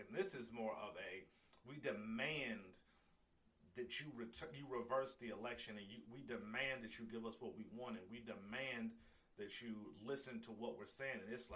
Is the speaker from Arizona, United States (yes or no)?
no; Ohio, United States; Y'all know I'm from the Midwest. I'm from Ohio, and I see it all here.